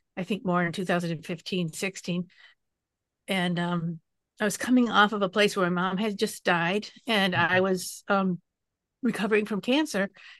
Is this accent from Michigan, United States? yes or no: yes; Detroit, Michigan, United States; now in Texas, United States; I grew up in Detroit, Michigan. Okay. So I'm a transplanted Midwesterner.